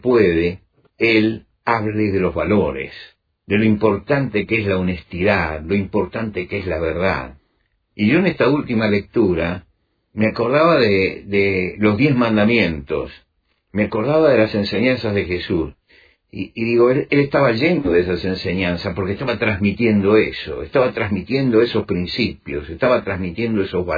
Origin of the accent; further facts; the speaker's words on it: Argentina; Yo soy argentino y soy italiano por adopción.